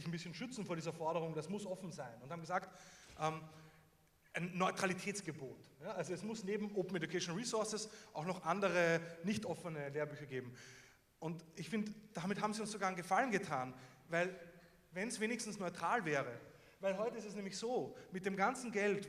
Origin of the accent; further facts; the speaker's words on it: Linz, Upper Austria, Austria; Aber seit knapp zehn Jahren war meine Heimatstadt Linz europäische Kulturhauptstadt.